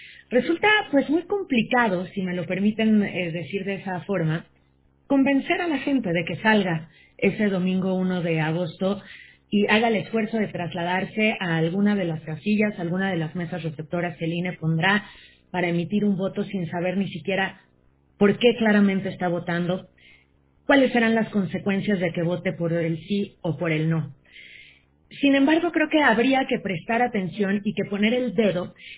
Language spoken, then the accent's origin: Spanish; Mexico; ya hemos conocido, como mexicanas y como mexicanos, el tema de las consultas populares